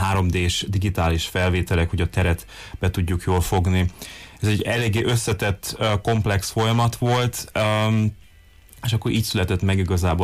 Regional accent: Târgu Mureș, Mureș County, Romania; moved away; mivel elköltöztem már régóta Marosvásárhelyről, meg Erdélyből, úgy fel akartam elveníteni az emlékeimet

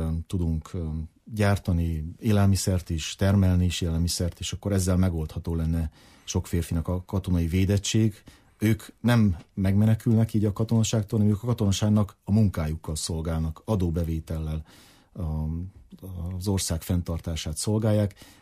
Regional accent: Budapest, Hungary; now in Ukraine; Én személy szerint Budapesten születtem, ott nőttem fel. Én nekem csak magyar állampolgárságom van.

